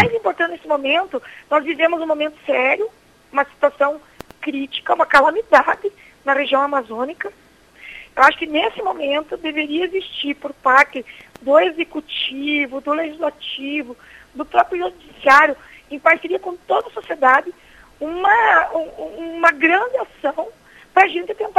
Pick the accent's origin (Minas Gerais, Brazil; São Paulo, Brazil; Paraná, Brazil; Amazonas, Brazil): Paraná, Brazil; Chopinzinho; sou do município de Chopinzinho